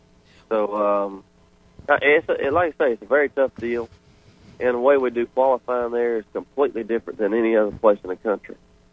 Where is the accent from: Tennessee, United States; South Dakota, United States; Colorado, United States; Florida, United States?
Florida, United States; Yeah, I grew up here in Florida, raced in, you know, Florida most of all my life until I started traveling a little bit.